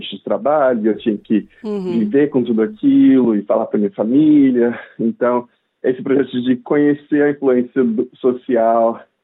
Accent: Conceição do Castelo, Espírito Santo, Brazil; Venho do Ribeirão do Meio, que é uma comunidade de Conceição do Castelo, que é uma cidadezinha de 10 mil habitantes do Espírito Santo, que não é um estado tão grande, interior do interior do interior. E eu cresci na roça

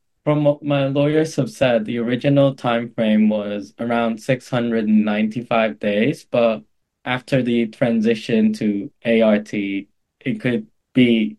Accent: Philippines; I'm from the Philippines, but I've never really lived there.

